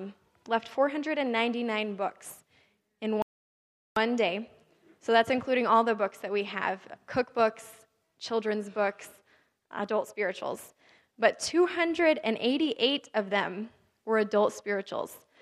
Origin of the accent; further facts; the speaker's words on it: Eugene, Oregon, United States; I'm like, hey, I'm from Eugene, Oregon. I can do hippies.